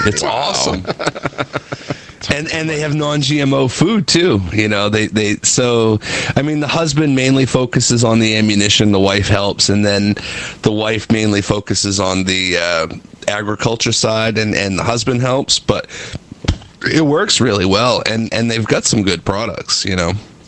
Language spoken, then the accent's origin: English; Augusta, Maine, United States; we had in my hometown in Augusta